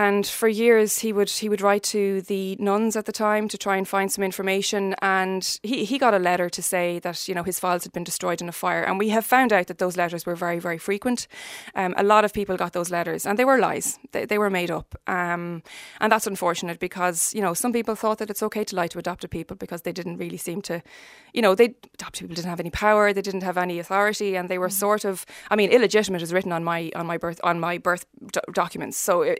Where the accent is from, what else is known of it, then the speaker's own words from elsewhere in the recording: Ireland; as an Irish society, there are thousands and thousands of people in our daily lives that are adopted and we don't know they are